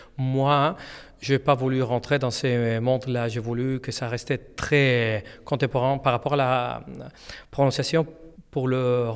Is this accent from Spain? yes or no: yes; Spain; French is a second language; mais moi, en tant qu'espagnol, mais quand même. Et la proximité avec la langue maternelle, ça rend tout très différent.